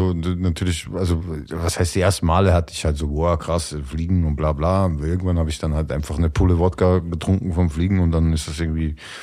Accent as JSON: {"language": "German", "country": "Austria", "said": "bei uns in Österreich."}